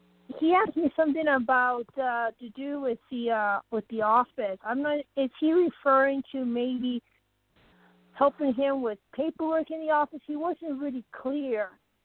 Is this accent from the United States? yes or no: yes; Arizona, United States